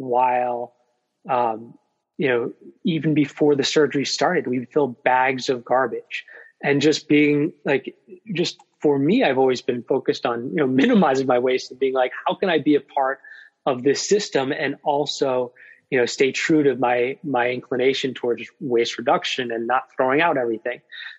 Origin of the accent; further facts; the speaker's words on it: Vermont, United States; I come from Vermont, and I do think that that has something to play with how I ended up doing research and working in the world of sustainable healthcare.